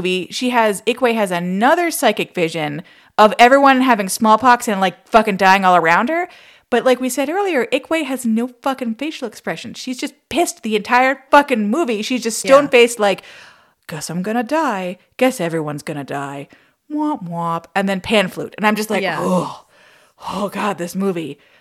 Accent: Canada; But like as a Canadian, it's like, bing, it's like a thing.

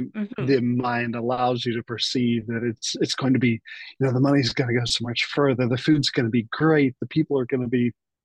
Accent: Birmingham, Alabama, United States; moved away as an adult; also born or lived in Belo Horizonte, Brazil; I grew up in the Southeast in the US, Birmingham, Alabama.

